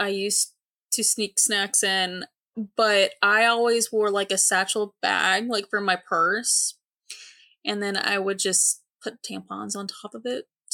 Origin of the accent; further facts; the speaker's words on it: Raleigh, North Carolina, United States; Oh, there was one when I was growing up in Raleigh. It was called Raleighwood.